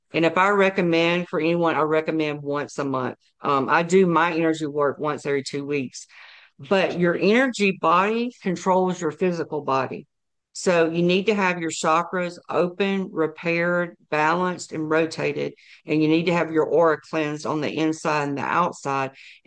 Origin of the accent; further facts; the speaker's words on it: Alabama, United States; because I'm from Alabama and I grew up in the church